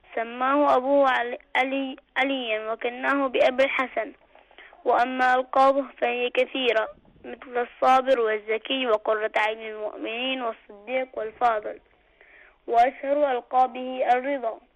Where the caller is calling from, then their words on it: Bahrain; من البحرين.